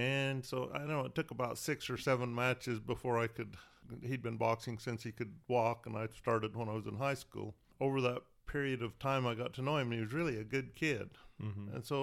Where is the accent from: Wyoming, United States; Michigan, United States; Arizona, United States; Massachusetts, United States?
Wyoming, United States; Mountain View; I grew up in Mountain View, Wyoming, so there's 307 people in the town.